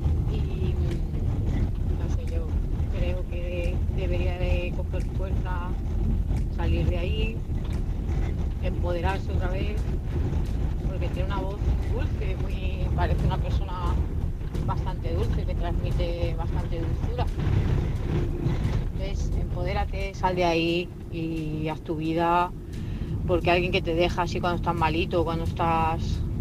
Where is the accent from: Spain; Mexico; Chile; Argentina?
Spain; Tarragona, Catalonia; de Tarragona.